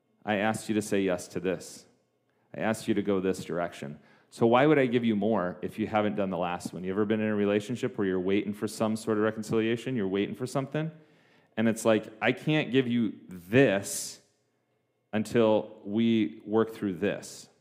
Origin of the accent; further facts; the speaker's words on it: Michigan, United States; Okay, I grew up in West Michigan. It was not a thing where I grew up.